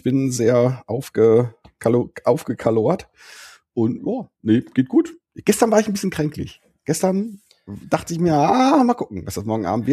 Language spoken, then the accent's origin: German; Düsseldorf, North Rhine-Westphalia, Germany; da geht man nicht als Düsseldorfer nicht in die Stadt, weil das halt viel zu voll ist